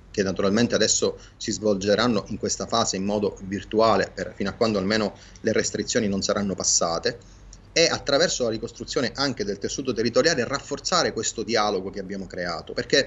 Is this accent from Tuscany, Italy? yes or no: no; Sicily, Italy; da siciliano